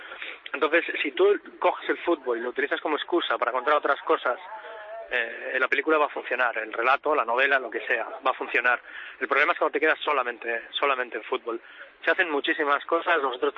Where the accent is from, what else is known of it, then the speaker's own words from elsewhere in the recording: Bilbao, Basque Country, Spain; como ya sabes que somos de Bilbao